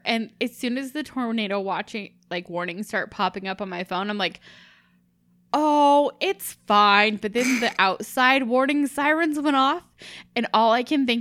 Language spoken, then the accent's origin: English; Portland, Oregon, United States; And, okay, so growing up, I grew up in Portland, Oregon. You prepare for earthquakes.